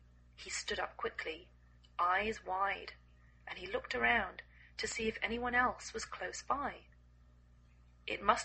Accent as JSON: {"language": "English", "region": "England", "country": "United Kingdom", "lives_now": "United States"}